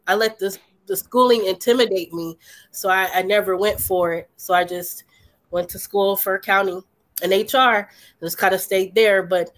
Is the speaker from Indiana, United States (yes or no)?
yes; Indianapolis, Indiana, United States; I grew up in Indianapolis, Indiana, after the whole, you know, after they moved all the car factories out of the Midwest.